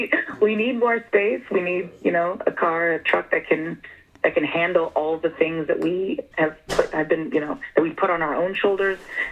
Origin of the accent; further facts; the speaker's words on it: Nebraska, United States; And you know, I'm from Nebraska, so I'm a truck girl. I grew up with trucks